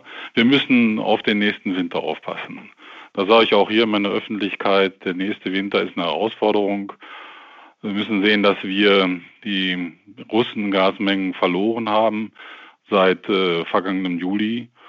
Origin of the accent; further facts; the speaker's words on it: Bochum, North Rhine-Westphalia, Germany; Ich komme aus Bochum